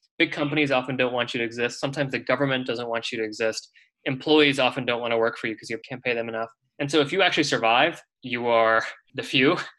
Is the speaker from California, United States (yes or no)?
yes; California, United States; born there; I was born in California, but we moved around all over.